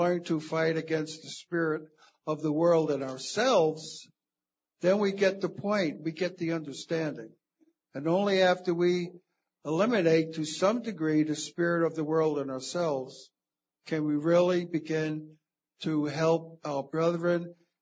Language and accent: English; Detroit, Michigan, United States; from Detroit.